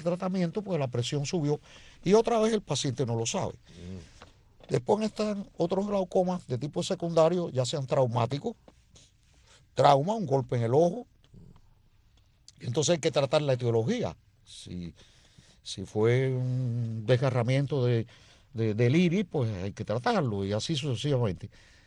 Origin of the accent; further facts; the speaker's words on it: Cuba; como somos cubanos